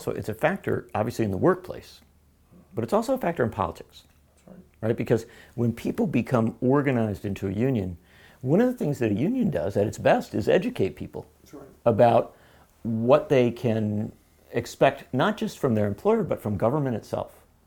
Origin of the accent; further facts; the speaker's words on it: Wisconsin, United States; I come from Wisconsin